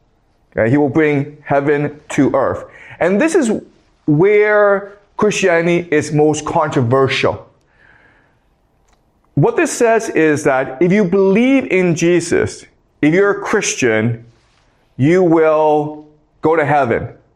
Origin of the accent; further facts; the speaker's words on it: Canada; also born or lived in United States; And as you know, I grew up in Canada and I studied in the United States.